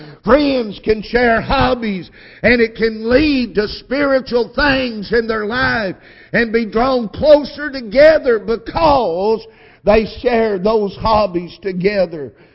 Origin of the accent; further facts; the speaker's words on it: Alabama, United States; I'm from Alabama, but I'm not able to play football anymore